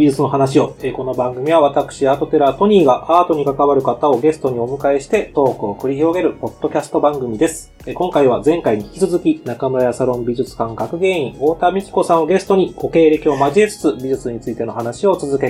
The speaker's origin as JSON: {"language": "Japanese", "town": "Yachiyo", "region": "Chiba", "country": "Japan", "said": "僕は出身が千葉の八千代なので。"}